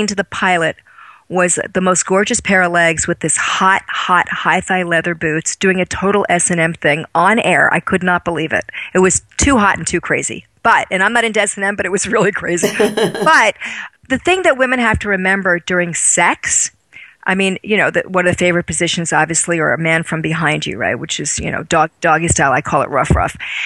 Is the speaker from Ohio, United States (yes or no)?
no; New York, United States; And I'm from New York.